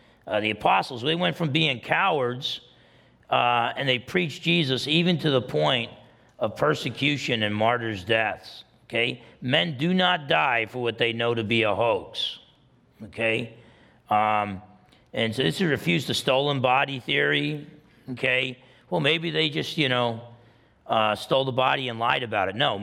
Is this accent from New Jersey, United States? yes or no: yes; New Jersey, United States; Believe me, I'm from New Jersey. Okay? We're like the world's headquarters for baloney shooting, okay?